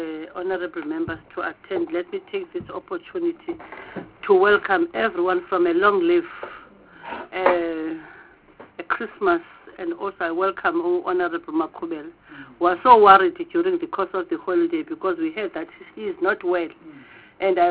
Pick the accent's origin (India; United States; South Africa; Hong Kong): South Africa; Eastern Cape; I'm the chairperson of this committee. I'm from Eastern Cape.